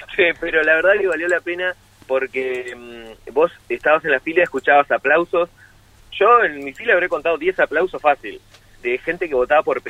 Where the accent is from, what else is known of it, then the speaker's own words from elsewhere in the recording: Tierra del Fuego, Argentina; nos envuelve no solo como argentinos, sino también como fueguinos.